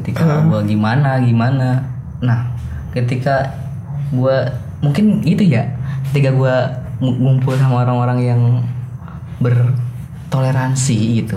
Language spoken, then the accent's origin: Indonesian; Banten, Indonesia; Gue dari Kulon, gue dari Banten. Di Banten ada ini.